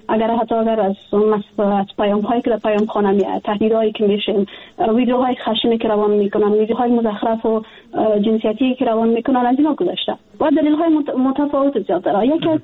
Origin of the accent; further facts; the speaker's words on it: Afghanistan; من در افغانستان بزرگ شدیم، تحصیل کردیم، کار کردیم